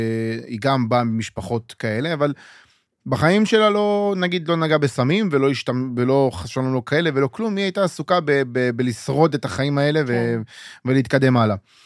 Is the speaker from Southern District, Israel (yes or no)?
yes; Ashdod, Southern District, Israel; שכונה קשה מאוד, שכונה בית באשדוד, כאילו בתקופה שאני גדלתי בה, הייתה שכונה רובצת סמים ופשע והכל. ואני כאילו גדלתי לתוך השכונה הזאת.